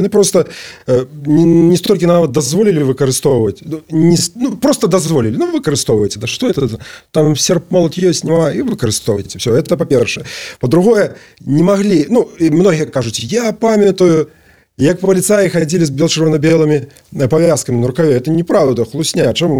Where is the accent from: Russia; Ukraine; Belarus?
Belarus; И мы, белорусы, все ж цікавы россиянам